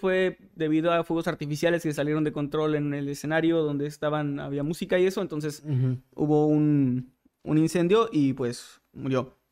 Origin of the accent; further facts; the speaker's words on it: Mexico; que es un poco más cercano a nosotros como mexicanos